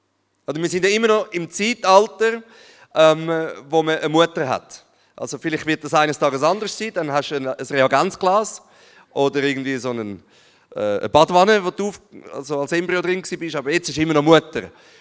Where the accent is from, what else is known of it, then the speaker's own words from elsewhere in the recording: Zurich, Switzerland; weil ich bin ja ursprünglich Zürcher